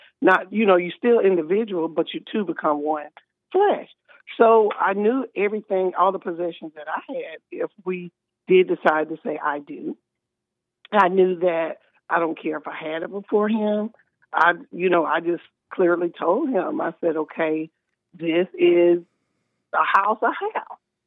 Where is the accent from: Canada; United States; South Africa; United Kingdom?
United States; Alabama; but I'm from originally from Alabama